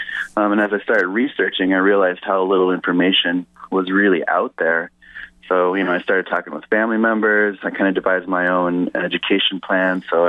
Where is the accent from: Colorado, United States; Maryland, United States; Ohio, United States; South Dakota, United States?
South Dakota, United States; Pine Ridge Reservation; Okay, Pine Ridge Reservation, it's in southwestern South Dakota, the third largest reservation in the United States. I grew up on my grandfather's ranch land, so we had a lot of open space out there.